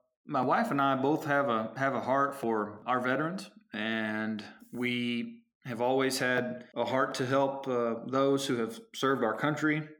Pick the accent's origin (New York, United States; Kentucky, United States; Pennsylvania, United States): Kentucky, United States; Danville; I am so thankful that I was born and raised here in Danville, and so thankful for it.